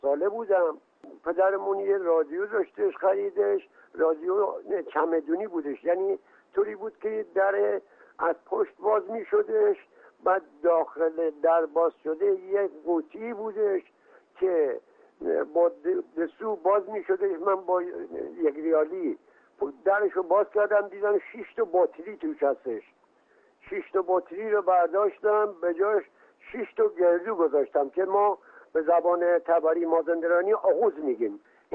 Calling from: Khorramabad, Lorestan, Iran; از استان لرستان به مرکز خرم آباد.

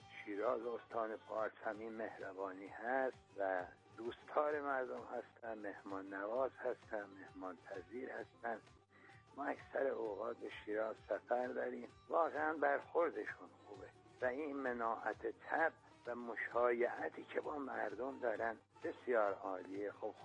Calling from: Farrokhshahr, Chaharmahal and Bakhtiari, Iran; بلند ایرانستان چارمال و اختیاری شهر زیبای فرخشهر،

